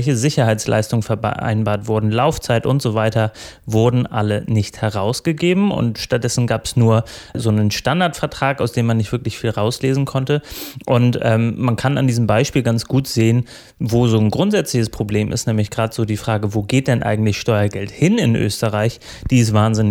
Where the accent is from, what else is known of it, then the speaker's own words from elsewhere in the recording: North Germany, Germany; Also meine Einschätzung als Piefke aus dem Norden